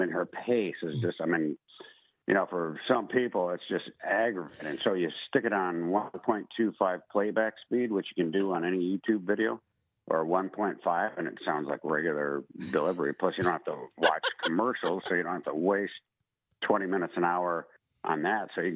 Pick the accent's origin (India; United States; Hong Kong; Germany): United States; Wisconsin; moved away; And I was born in Madison and grew up in Northern Wisconsin, but I had